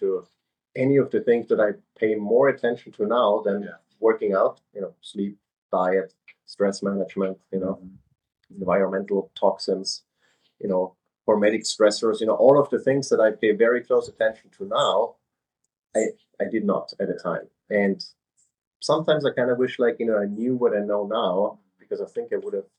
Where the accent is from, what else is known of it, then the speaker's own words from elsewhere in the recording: Austria; So you know, born and raised in Austria. At some point during in high school, I got into track